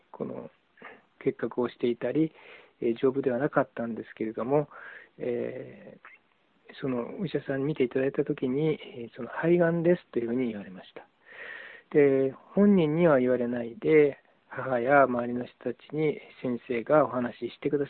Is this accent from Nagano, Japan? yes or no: yes; Nagano, Japan; 私の実家は長野県なんですけれども、